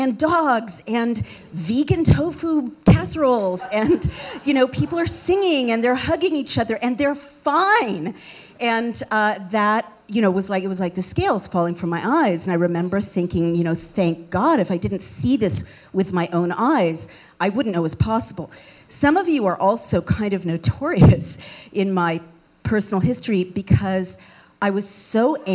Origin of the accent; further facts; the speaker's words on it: San Francisco, California, United States; I grew up in the Haight-Ashbury. I'm the child of, you know, 3 generations of hippies and proto-hippies and, you know, post-bohemians and radicals from the old country.